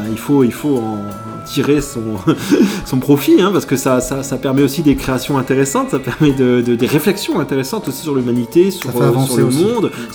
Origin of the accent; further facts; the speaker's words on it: Brittany, France; Je dis vous avez, parce que moi je viens de Bretagne